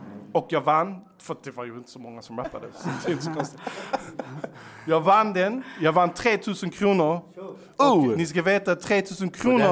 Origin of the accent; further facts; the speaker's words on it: Denmark; Men eftersom jag var dansk så hängde jag fortfarande rätt mycket i Danmark.